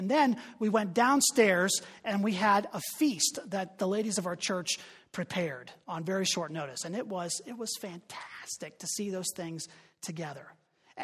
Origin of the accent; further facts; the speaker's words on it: Pittsburgh, Pennsylvania, United States; he's from Philly and I'm from Pittsburgh